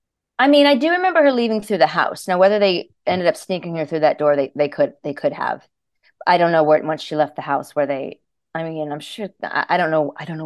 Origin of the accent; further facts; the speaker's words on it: California, United States; now in New York, United States; I grew up in California at the dry heat, which I can handle a little bit more.